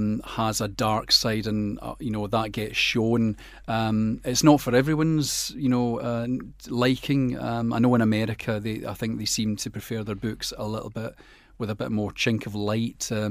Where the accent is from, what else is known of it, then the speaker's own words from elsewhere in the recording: Dumbarton, Scotland, United Kingdom; I grew up in Dumbarton, so a lot of Hobbs Bray is based on childhood country walks. You know, I grew up in an area of Dumbarton called Bellsmire